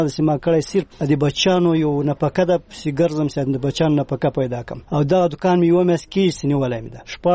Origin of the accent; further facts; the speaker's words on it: Ghazni, Afghanistan; also born or lived in Saudi Arabia; now in Kabul, Afghanistan; د غزنی دی ولایت یم. کابل کې اوس 15 کاله کېږي زه له سعودي راغلی یم. مخکې په سعودي کې وم، دلته چې راغلی یم تقریبا 6 کاله کېږي.